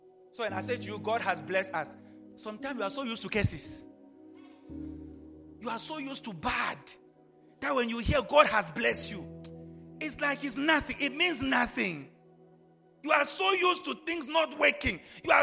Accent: South Africa; But we are from South Africa.

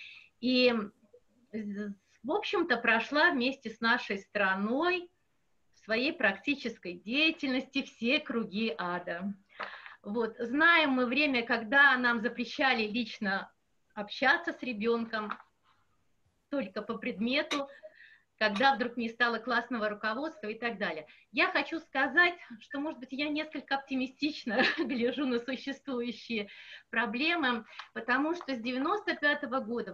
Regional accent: Pskov Oblast, Russia; born there; Я родилась в Псковской области, город Ног, где сейчас нахожусь.

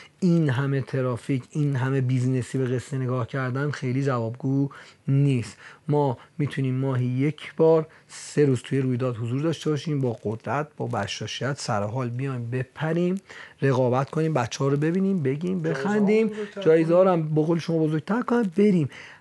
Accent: Iran; ما به عنوان یک ایرانی خودمون رو ثابت کنیم

